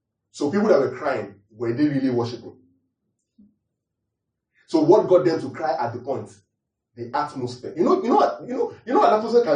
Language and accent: English; Edinburgh, Scotland, United Kingdom; I said, I'm from Edinburgh, Scotland.